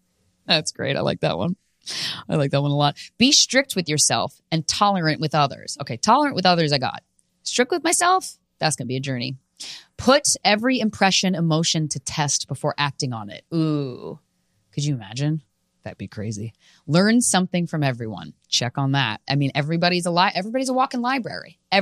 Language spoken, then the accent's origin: English; Kansas, United States; I'm from Kansas. All these fuckboys live in Kansas.